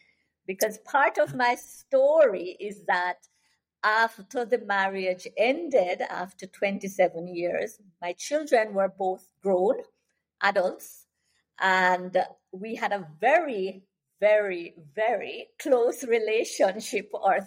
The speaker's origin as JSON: {"language": "English", "country": "Jamaica", "said": "I am a Jamaican educator, actually, who I have now branched out into the writing field."}